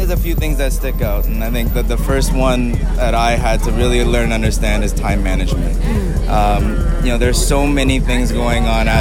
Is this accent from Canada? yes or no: yes; Toronto, Ontario, Canada; moved away as an adult; now in Los Angeles, United States; I come from Toronto, born and raised. Moved to LA in 2013, and I've been out there ever since.